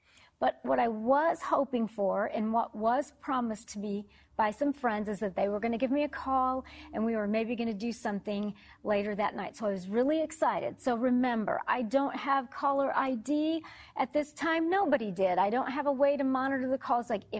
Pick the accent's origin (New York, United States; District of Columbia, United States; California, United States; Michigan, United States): Michigan, United States; Detroit; And I want you to know that I am originally from Detroit, or as I like to call it, Motown.